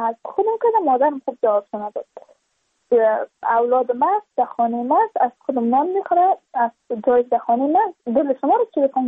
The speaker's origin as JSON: {"language": "Persian", "region": "Badakhshan", "country": "Afghanistan", "said": "چون ما از بدخشان هستیم"}